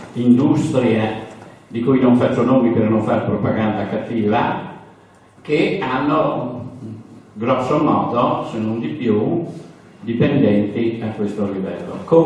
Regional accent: Veneto, Italy; Io vengo dalla Palude Padovana

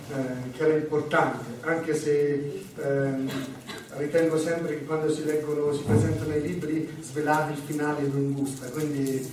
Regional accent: Marche, Italy; tra l'altro vengo anche dalle Marche, quindi siamo compaesani in un certo senso

